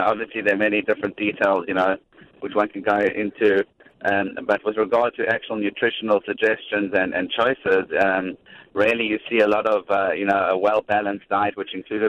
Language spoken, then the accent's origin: English; South Africa; now in New York, United States; South Africa originally.